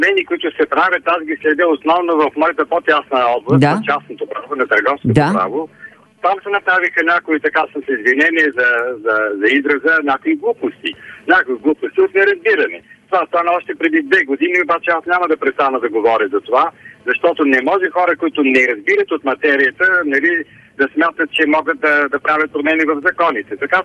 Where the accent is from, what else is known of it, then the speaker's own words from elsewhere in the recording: Sofia, Sofia City, Bulgaria; тъй като аз съм кореняк софиянец